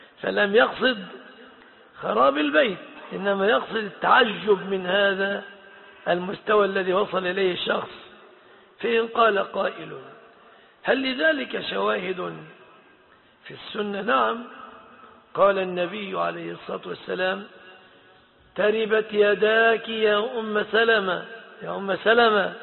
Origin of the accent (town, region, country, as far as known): Egypt